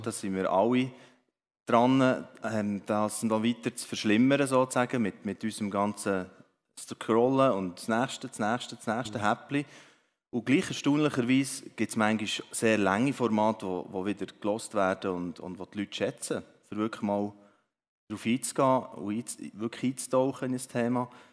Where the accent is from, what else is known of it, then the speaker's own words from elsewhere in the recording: Bern, Switzerland; Also ich bin im Emmental aufgewachsen, in einem kleinen Bauerndorf und an einem Ort, wo sehr so eben noch beschaulich war, in einer Familie, wo Gott praktisch keine Rolle gespielt hat. Das ist im Oberaargau, genau, also der Grenze zu Oberaargau